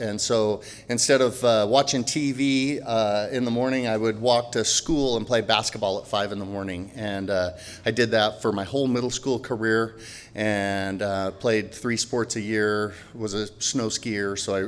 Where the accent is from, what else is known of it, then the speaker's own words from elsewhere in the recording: Pullman, Washington, United States; I was born and raised in the Pullman area, and my grandparents had a big farm out there